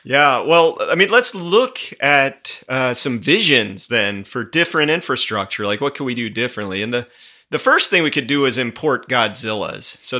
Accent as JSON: {"language": "English", "region": "East and South", "country": "United States", "tie": "born or raised there", "said": "I grew up in the East and the South. You know, like the cities I was used to are Atlanta, Philadelphia, Washington."}